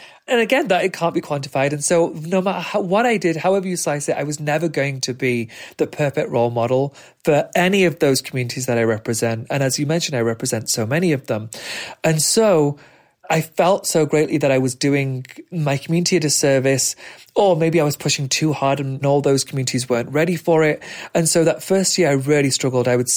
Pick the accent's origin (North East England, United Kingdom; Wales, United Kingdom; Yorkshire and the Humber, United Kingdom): Yorkshire and the Humber, United Kingdom; Doncaster; I'm from Doncaster, so we refer to it as Donnie.